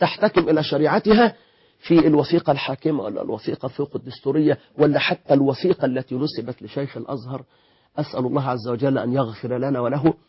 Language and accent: Arabic; Egypt; في بلادنا مصر